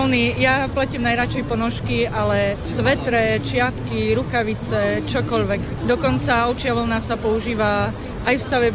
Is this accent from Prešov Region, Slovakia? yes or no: yes; Svidník, Prešov Region, Slovakia; now in Liptov, Slovakia; Ja som rodená východniarka, pochádzam zo Svidníka, ale manžela mám Liptáka, takže nás to počase vrátilo na Liptov.